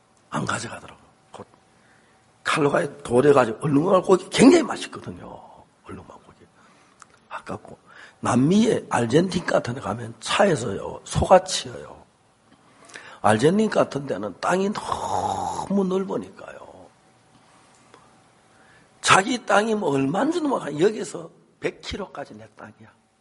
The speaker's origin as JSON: {"language": "Korean", "town": "Seonsan", "region": "North Gyeongsang", "country": "South Korea", "tie": "born or raised there", "said": "옛날에는 저희 고향 선산에는 소고기를 팔질 않아요."}